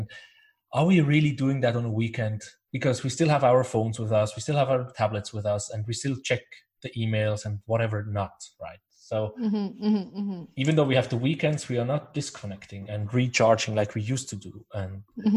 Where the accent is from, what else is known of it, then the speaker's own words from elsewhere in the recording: Basel, Basel-Stadt, Switzerland; now in Denmark; And I come from Basel, where we have, I don't know, 50, 60 museums.